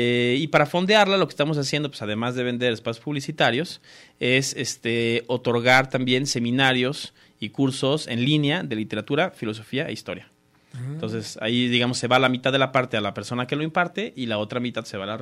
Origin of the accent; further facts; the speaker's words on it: Mexico; leemos a sudamericanos, como mexicanos, leemos a sudamericanos en las editoriales españolas, ¿no?